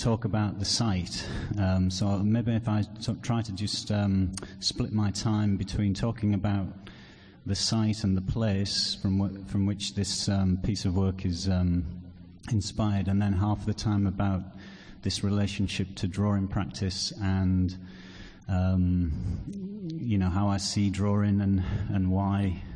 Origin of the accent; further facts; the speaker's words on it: Saltburn-by-the-Sea, North East England, United Kingdom; My hometown is a place, like I said, by the sea, Saltburn by the sea, and it's on the end of the line.